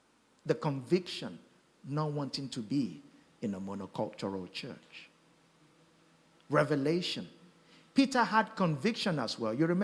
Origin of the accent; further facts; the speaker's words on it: Nigeria; moved away as an adult; now in United Kingdom; I was sent by my Pentecostal church from Nigeria in 2004 to come and plant a church in the UK.